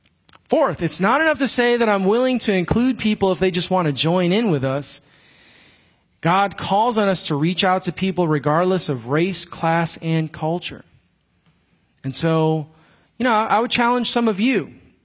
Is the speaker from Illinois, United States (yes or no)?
yes; Chicago, Illinois, United States; I was, you know, from an urban background. I grew up in Chicago and, you know, I was kind of hood or whatever.